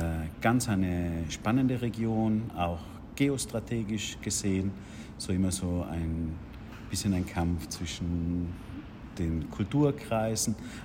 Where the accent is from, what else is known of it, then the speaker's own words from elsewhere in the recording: Bolzano, Trentino-Alto Adige, Italy; moved away as an adult; also born or lived in Vienna / Graz; now in Innsbruck, Austria; Seit 2 Jahren lebe ich in Innsbruck. Ich bin als Kind in Bozen aufgewachsen, zur Schule gegangen, eine deutschsprachige Schule